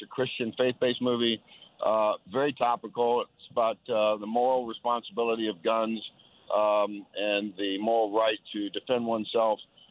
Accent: Texas, United States; also born or lived in Oklahoma; I was born in Oklahoma, kidnapped by my parents and held hostage down here in Texas.

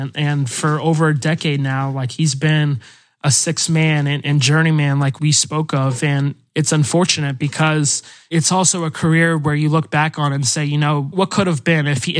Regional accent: Bronx, New York, United States; I grew up in the Bronx, and not a lot of green space in the Bronx

